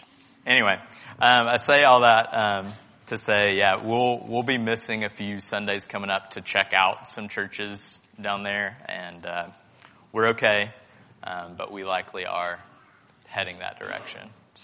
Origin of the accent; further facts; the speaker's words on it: Georgia, United States; So I'm from Paulding County. All my family lives there.